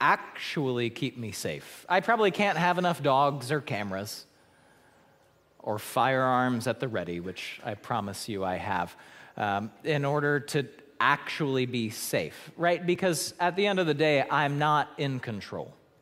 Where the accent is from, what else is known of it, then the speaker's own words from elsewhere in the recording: Baltimore, Maryland, United States; maybe I don't see the appeal because I grew up in Baltimore. I've seen enough crime for a lifetime.